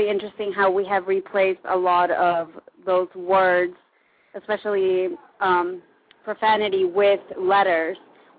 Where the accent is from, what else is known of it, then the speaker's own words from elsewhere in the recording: Northern Mariana Islands; also born or lived in Peru; I was born in Peru. I was raised in the Northern Mariana Islands, which are 3 hours out of Japan, but it is a U.S. territory, meaning we speak English and use the dollar